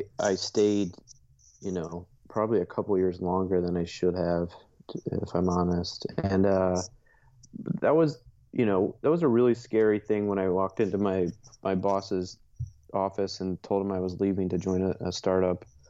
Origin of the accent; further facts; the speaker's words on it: Dayton, Ohio, United States; moved away as an adult; now in Chicago, United States; So, born and raised in Dayton, Ohio. One of three boys growing up. I'm the oldest of three. Moved to Chicago in after school, so 2001-ish, I think.